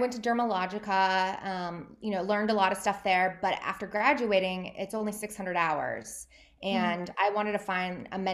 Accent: Tucson, Arizona, United States; moved away as an adult; I'm originally from Tucson, Arizona.

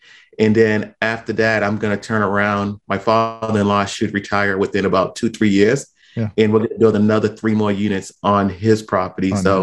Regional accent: Somerville, Massachusetts, United States; You know, I grew up in Boston in Somerville area, and which is right outside of Boston. I currently am in Boston

